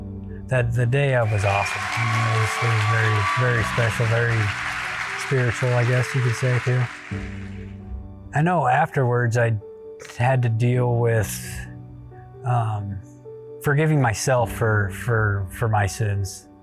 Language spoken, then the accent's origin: English; Grand Island, Nebraska, United States; I was born and raised in Grand Island.